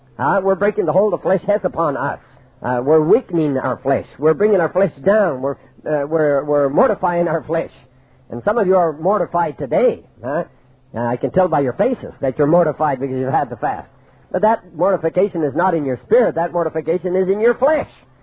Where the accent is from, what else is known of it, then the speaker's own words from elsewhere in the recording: Canada; born there; Well, I'm not an American. As you know, I'm a Canadian. I was born in Canada, although I was raised on the mission field. I still retain my Canadian citizenship.